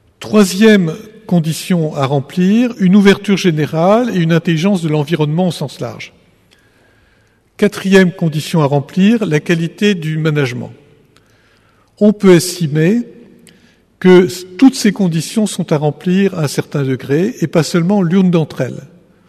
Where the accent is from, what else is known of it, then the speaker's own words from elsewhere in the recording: France; nous sommes, en tant que Français